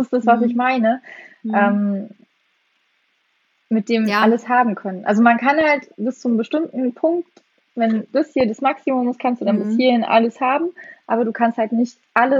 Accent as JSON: {"language": "German", "region": "East Germany", "country": "Germany", "tie": "born or raised there", "said": "also ich bin ja im Osten groß geworden"}